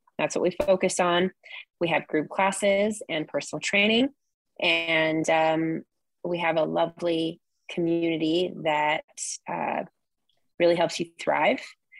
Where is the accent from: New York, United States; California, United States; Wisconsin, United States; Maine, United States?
California, United States; now in Ventura, United States; He comes from Sacramento. I come from Orange County. So we needed a middle ground and we chose Ventura as our home.